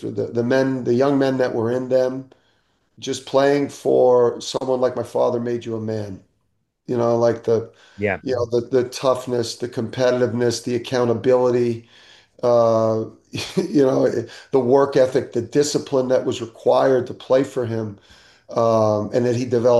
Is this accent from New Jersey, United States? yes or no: yes; New Jersey, United States; it was a dream to kid growing up in Jersey to be, the head coach at Rutgers.